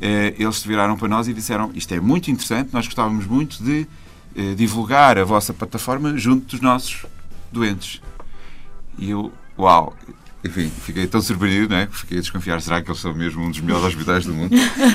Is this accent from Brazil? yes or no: no; Portugal; Eu sou português, mas num daqueles países que anda na moda pelas piores razões do mundo